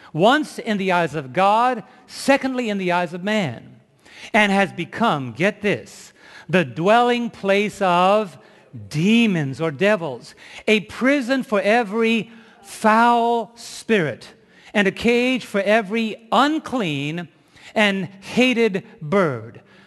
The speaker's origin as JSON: {"language": "English", "region": "New York", "country": "United States", "tie": "born or raised there", "said": "I was raised in New York where the only thing you do with a mouse is kill it."}